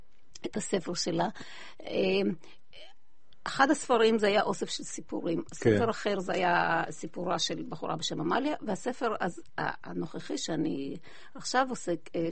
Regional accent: Bat Yam, Tel Aviv District, Israel; אני גדלתי בבת ים, ברמת יוסף

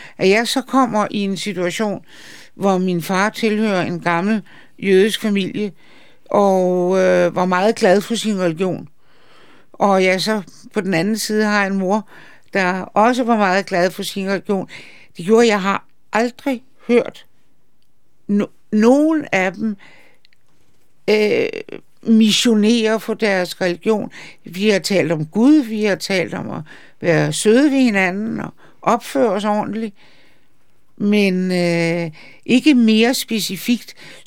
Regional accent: Charlottenlund, Capital Region of Denmark, Denmark; Jeg er vokset op i Charlottenlund.

